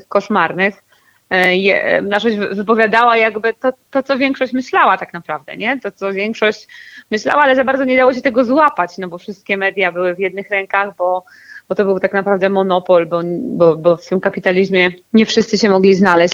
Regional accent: Wrocław, Lower Silesian Voivodeship, Poland; Ja jestem z Wrocławia

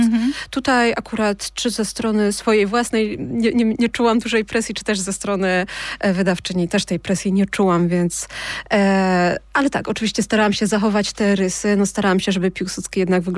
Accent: Kraków, Lesser Poland, Poland; Jestem z Krakowa

